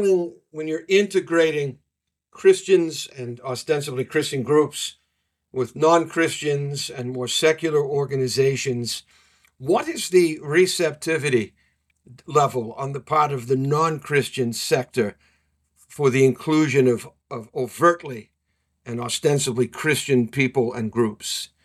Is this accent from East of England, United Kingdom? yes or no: no; Wales, United Kingdom; As a Welshman, we believe we're the lost tribe of Israel.